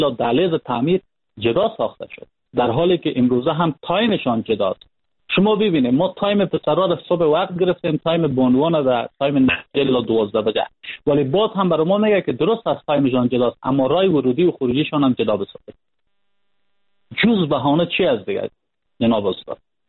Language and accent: Persian; Panjshir, Afghanistan; ما خودم از پنجشیر هستم،